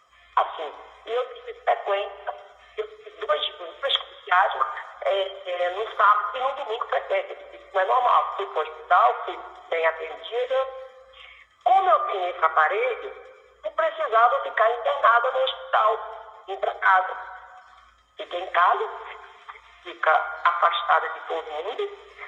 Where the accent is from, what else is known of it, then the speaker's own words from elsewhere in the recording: Sítio Contenda, Paraíba, Brazil; Eu sou do Sítio Contenda. … da dona Celina lá do Sítio Contenda.